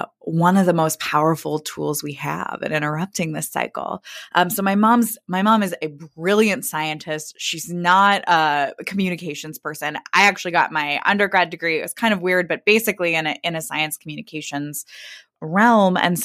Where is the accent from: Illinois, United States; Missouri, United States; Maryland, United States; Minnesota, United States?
Missouri, United States; Kansas City; now in Brooklyn, United States; I grew up in Kansas City, Missouri. My parents are both scientists, and I live in Brooklyn with my husband